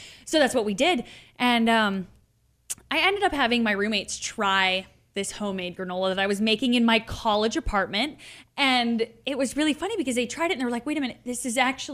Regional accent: Hawaii, United States; growing up in Hawaii, surfing culture, it's very much so a part of the lifestyle

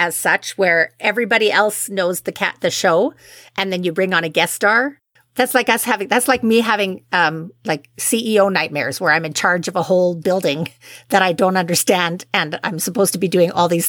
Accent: Edmonton, Alberta, Canada; now in Calgary, Canada; I lived in Edmonton. I grew up in Edmonton. I started my acting career in Edmonton.

